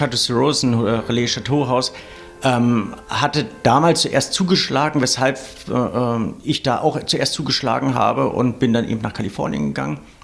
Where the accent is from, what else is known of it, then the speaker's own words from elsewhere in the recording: Binz, Mecklenburg-Vorpommern, Germany; dass ich meine Jugend am Strand verbringen musste, also auf dieser wunderschönen Insel aufgewachsen bin, in Binz aufgewachsen bin